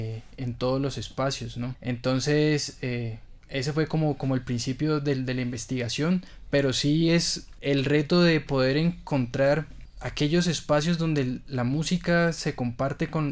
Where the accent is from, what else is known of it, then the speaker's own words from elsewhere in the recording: Popayán, Cauca, Colombia; yo soy de acá, de Popayán